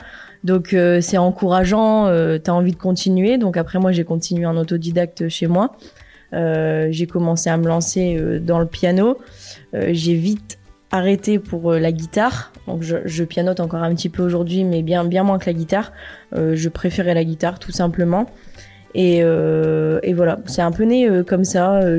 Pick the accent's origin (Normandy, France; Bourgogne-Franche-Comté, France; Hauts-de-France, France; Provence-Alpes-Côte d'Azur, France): Hauts-de-France, France; Je viens d'une petite commune à 15 minutes de Lille. Mais j'ai toujours habité depuis mon enfance dans le coin. J'ai souvent emménagé à droite, à gauche, mais toujours dans mon nord.